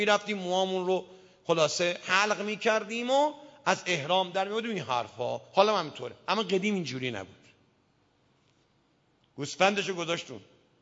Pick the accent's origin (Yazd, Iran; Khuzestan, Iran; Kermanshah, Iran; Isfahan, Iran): Isfahan, Iran; چند وقت پیش رفته بودم یک جا دانود بخونم، اصفهان شهر خودم